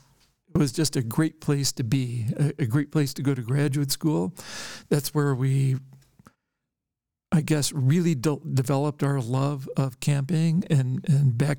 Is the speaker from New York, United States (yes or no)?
no; Kansas, United States; I'm a native of Kansas. I can't really claim a hometown because my dad was in education and we moved around quite a bit.